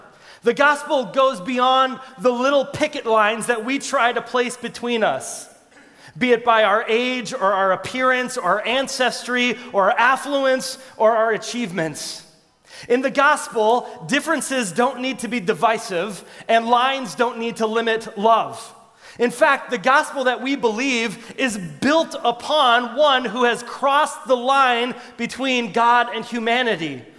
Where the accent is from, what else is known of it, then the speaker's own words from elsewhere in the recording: Austin, Minnesota, United States; That's not my Austin. I'm from Austin, Minnesota. We have spam in my Austin.